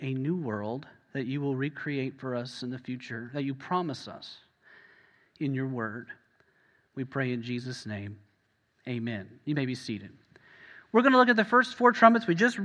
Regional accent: Texas, United States; You know, I grew up in South Central Texas. You know how rare green grass is down there as it is?

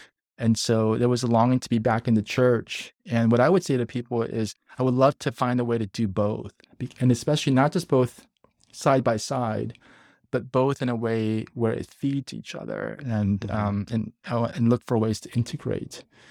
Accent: Pasadena, California, United States; Like Pasadena. I've been moved around quite a bit, but mainly Pasadena.

